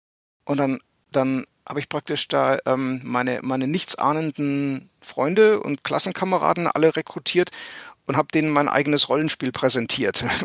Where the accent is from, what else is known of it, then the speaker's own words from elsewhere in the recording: Erlangen, Bavaria, Germany; Und das war in meiner Heimatstadt in Erlangen